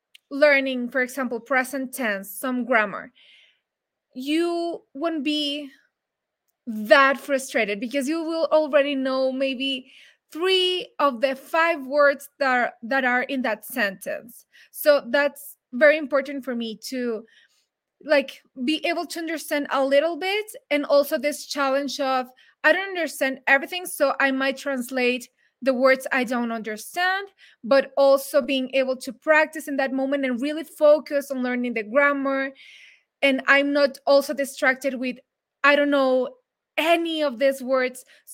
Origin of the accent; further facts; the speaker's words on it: Mexico; I have heard that a lot, but I'm from Mexico.